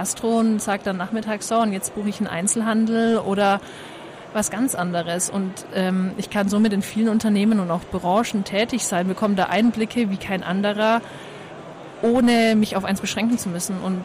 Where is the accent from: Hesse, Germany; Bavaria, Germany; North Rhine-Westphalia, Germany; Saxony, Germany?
Bavaria, Germany; 20 Jahre alt und ich komme aus dem Raum Nürnberg